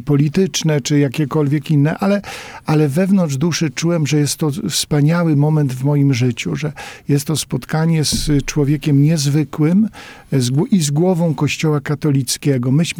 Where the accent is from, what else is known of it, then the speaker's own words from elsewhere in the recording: Sadowne, Masovian Voivodeship, Poland; Ja tutaj pochodzę z Sadownego, to jest 70 prawie, może trochę mniej kilometrów od Warszawy